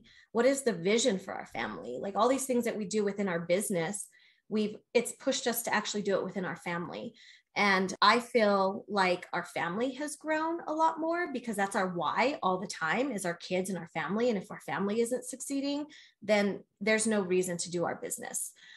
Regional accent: Albuquerque, New Mexico, United States; I mean, Michael and I grew up in Albuquerque. We know it like the back of our hand.

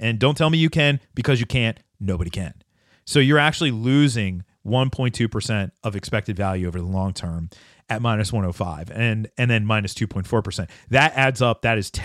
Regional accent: Philadelphia, Pennsylvania, United States; And as a Philadelphian, it pains me to do this.

